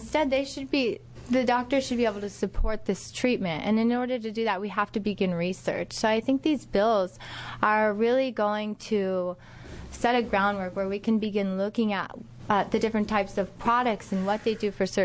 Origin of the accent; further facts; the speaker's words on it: Oregon City, Oregon, United States; I am from Oregon City.